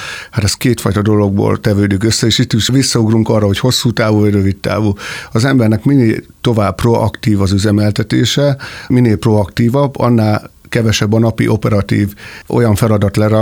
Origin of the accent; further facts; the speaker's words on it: Tiszagyenda, Jász-Nagykun-Szolnok, Hungary; born there; mint ahogy én egy nagyon kis faluba születtem, Tiszagyendán